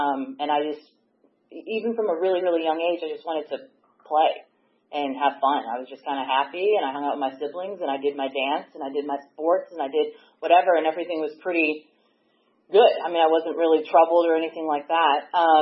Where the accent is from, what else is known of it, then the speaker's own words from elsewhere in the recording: Massachusetts, United States; born there; I was born in Massachusetts in a suburb south of Boston.